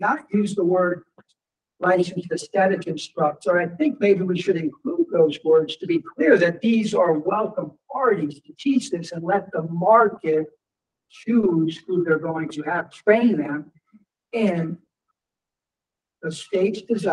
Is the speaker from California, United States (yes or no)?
no; Massachusetts, United States; I'm from Massachusetts. It's 100 hours.